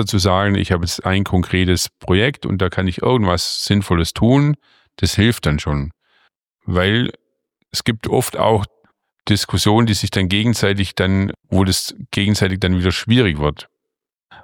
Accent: Augsburg, Bavaria, Germany; Also ich komme aus Augsburg

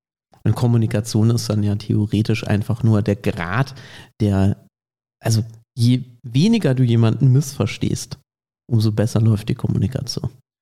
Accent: Baden-Württemberg, Germany; Ja, also mehr aus dem Baden, ja.

